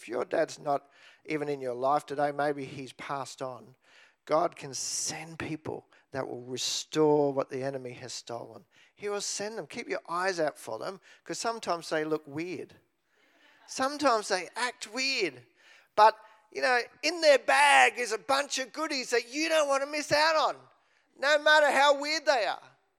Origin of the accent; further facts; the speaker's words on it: Australia; because I'm beautifully Australian.